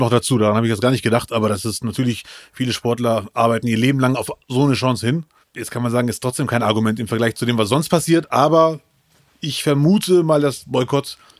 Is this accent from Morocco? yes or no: yes; Morocco; Also ich als Marokkaner und Moslem würde doch gerne Kritik.